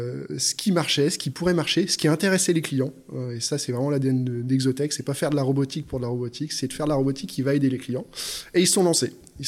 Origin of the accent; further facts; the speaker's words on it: Lyon, Auvergne-Rhône-Alpes, France; moved away; Alors, je suis lyonnais d'origine, je vis dans le Nord aujourd'hui, mais je viens de Lyon, je suis monté dans le Nord il y a plus de 15 ans maintenant.